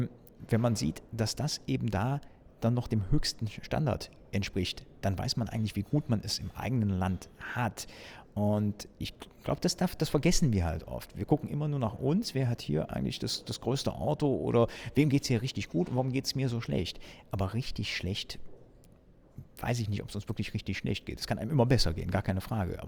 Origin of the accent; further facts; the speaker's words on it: Germany; Ich bin groß geworden in Deutschland, auch als Deutscher. Ich meine, ich kann ja nicht verleugnen. Meine Mutter ist deutsch, meine Großmutter väterlicherseits ist eben auch deutsch. Das heißt, mein Großvater war Roma.